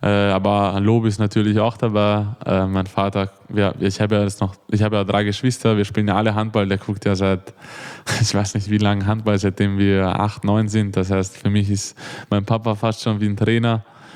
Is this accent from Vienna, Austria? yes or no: yes; Vienna, Austria; accent: Viennese; Deswegen freut es mich, wenn ich jetzt wieder ein bisschen meinen Wiener Dialekt habe, weil ich jetzt vom Urlaub gekommen bin.